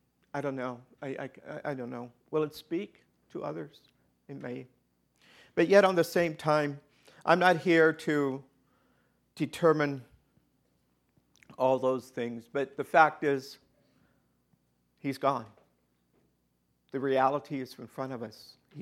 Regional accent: Hartville, Ohio, United States; I grew up in Hartville, Ohio. We were going to a church school, a Christian school there.

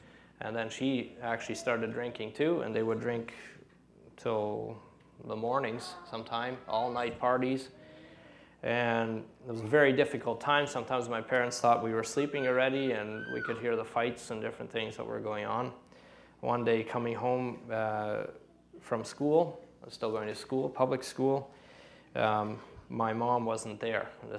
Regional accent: Ontario, Canada; I grew up in Ontario, and I grew up in a home, an Old Colony Mennonite home.

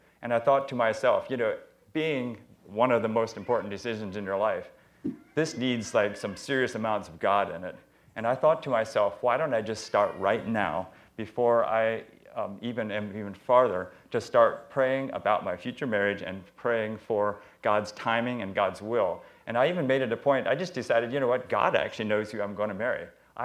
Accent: Holmes County, United States; I was from Holmes County, and she lived in Georgia.

